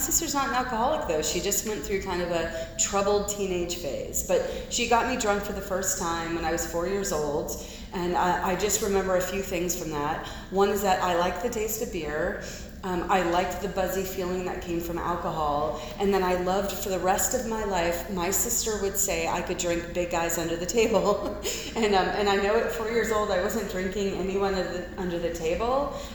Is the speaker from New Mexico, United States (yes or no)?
no; Los Angeles, California, United States; born there; I was born in Los Angeles, raised by really fantastic parents.